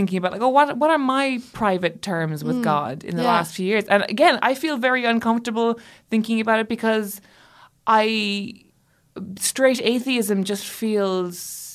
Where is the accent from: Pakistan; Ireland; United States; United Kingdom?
Ireland; because I grew up Catholic and in Ireland as well.